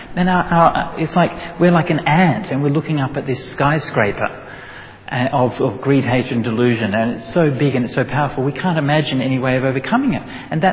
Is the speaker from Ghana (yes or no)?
no; Australia; I'll just tell you the metaphor as an Australian